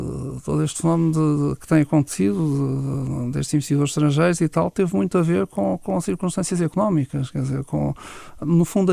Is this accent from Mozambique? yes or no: no; Lisbon, Portugal; Eu sou suspeito, sou lisboeta.